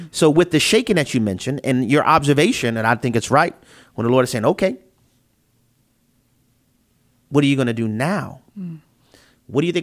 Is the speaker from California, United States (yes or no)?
no; New Orleans, Louisiana, United States; Like in my hometown, I'm from New Orleans.